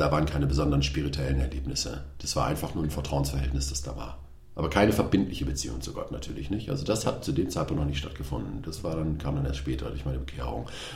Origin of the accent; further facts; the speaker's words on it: Delmenhorst, Lower Saxony, Germany; Ich bin in Delmhorst aufgewachsen, in Bremen geboren.